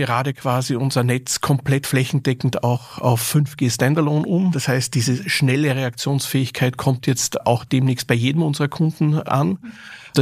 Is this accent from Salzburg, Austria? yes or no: yes; Salzburg, Austria; Ich war Anfang der 90er Jahre einer der ersten, damals noch Schüler, der einen privaten Internetzugang in Salzburg, in meiner Heimatstadt, über die Universität bekommen hat.